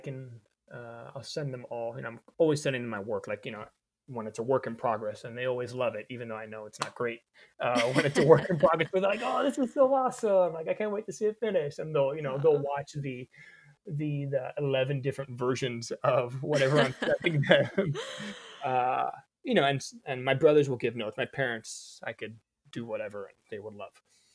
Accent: Miami, Florida, United States; born there; Yeah, yeah. Cuban American. My parents Cuban. They came here in the early 50s to the States, mid 50s. And I was born in Miami in the 80s.

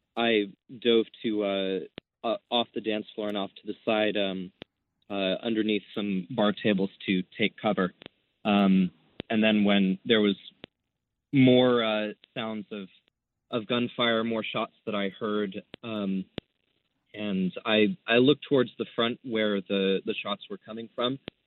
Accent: Los Angeles, California, United States; I grew up in the Woodland Hills area

